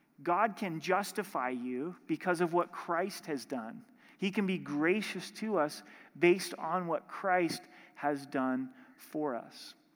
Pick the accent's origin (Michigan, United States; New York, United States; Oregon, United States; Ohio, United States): Oregon, United States; I grew up in Southern Oregon and was really involved in my church there and went to the school ministry there.